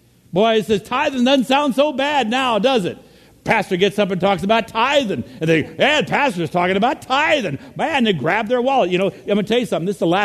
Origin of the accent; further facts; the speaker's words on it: Virginia, United States; Now, I come from the Commonwealth of Virginia, where the land is just absolutely awful, and we do terrible things to it, like grow tobacco.